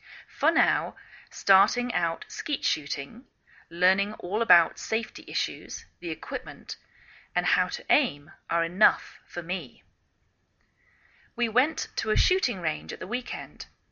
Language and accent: English; England, United Kingdom; now in United States